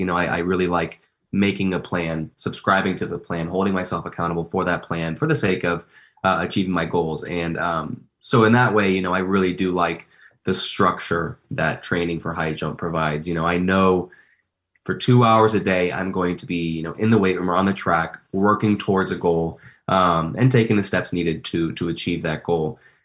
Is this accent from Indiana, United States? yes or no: yes; Indiana, United States; now in Michigan, United States; You know, I'm from Indiana, live in Michigan.